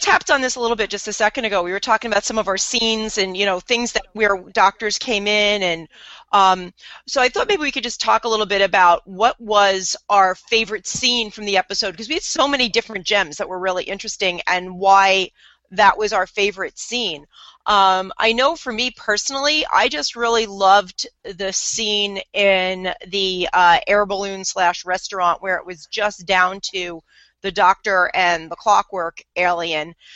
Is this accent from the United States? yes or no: yes; United States; I get it. I'm an American.